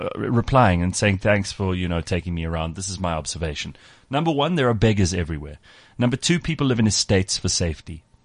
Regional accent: South Africa; I'm South African born and bred, and I learned nothing at any of these museums.

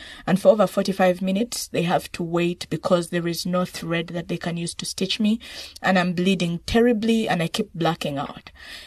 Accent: Pallisa, Eastern Region, Uganda; I am not Japanese or Chinese. I am an Itesot from Palisa District.

